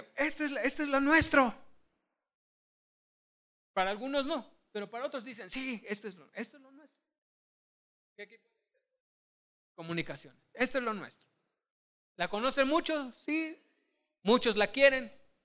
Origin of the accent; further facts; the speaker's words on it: Mexico; Olvídense que soy mexicano, yo mismo ahorita me vuelvo a decir que soy mexicano.